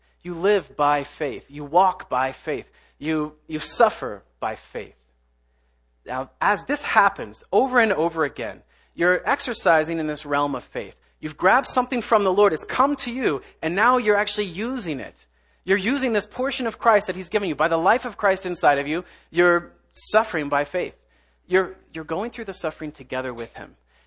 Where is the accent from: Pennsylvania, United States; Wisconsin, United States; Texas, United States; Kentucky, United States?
Kentucky, United States; accent: Kentucky; And I know my accent, I say crown probably the wrong way. My wife picks on me. The coloring crayons and crown in Kentucky, we say them the same way.